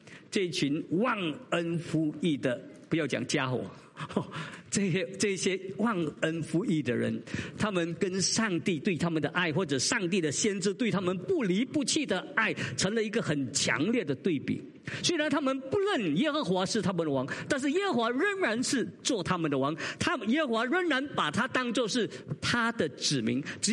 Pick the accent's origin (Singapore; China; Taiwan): Singapore; 我是新加坡人，我几时是中国人？我应该是台湾人才对啊。我是新加坡人。